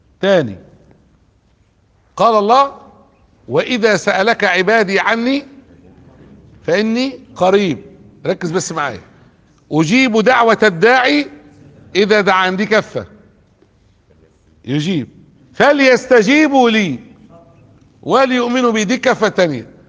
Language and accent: Arabic; Port Said, Port Said Governorate, Egypt; كنت بقول لهم كده بورسعيد، انا بورسعيدي اصلا